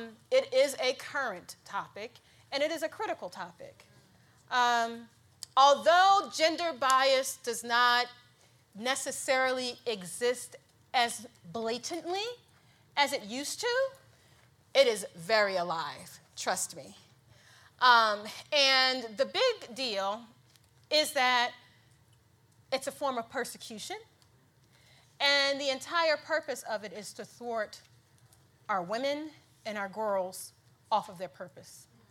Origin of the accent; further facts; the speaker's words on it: Philadelphia, Pennsylvania, United States; now in Abington, United States; So I am born and raised in Philly. Yes, I knew I liked you. I still live right outside of Philly in Abington.